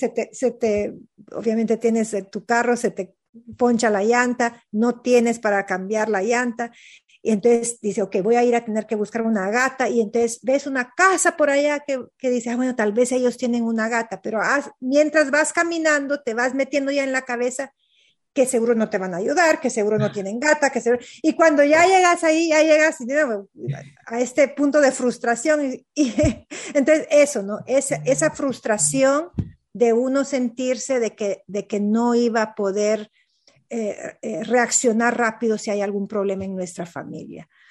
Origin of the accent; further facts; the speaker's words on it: Honduras; especialmente para la mujer hondureña o nosotros como mujeres y como latinoamericanas, es nunca olvidarnos de nuestra inteligencia cultural y de dónde venimos